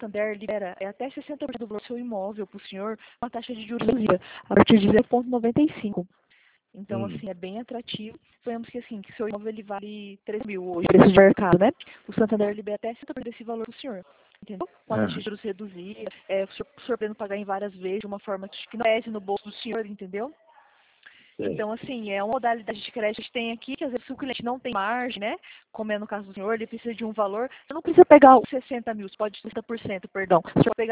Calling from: Dourados, Mato Grosso do Sul, Brazil; Eu falo aqui de Dourados, Mato Grosso do Sul.

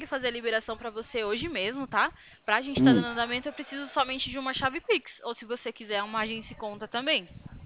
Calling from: São Roque, São Paulo, Brazil; A gente fica aqui em São Roque, no interior de São Paulo.

